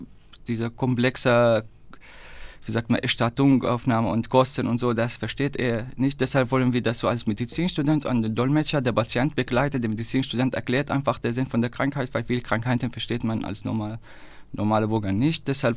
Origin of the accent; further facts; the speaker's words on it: Syria; German is a second language; now in Germany; Ich komme also selber aus Syrien, deshalb heute der Tag liegt bei mir am Herzen sozusagen.